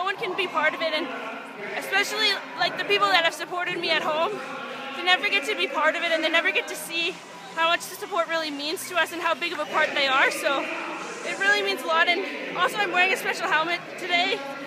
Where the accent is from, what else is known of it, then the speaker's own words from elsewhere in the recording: Calgary, Alberta, Canada; I know I'm from Calgary